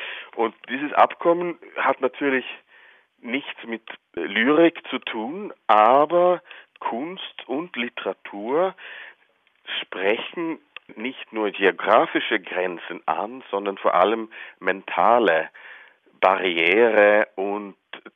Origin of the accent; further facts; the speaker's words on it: Sweden; Ich muss sagen, zuerst glaube ich als Schwede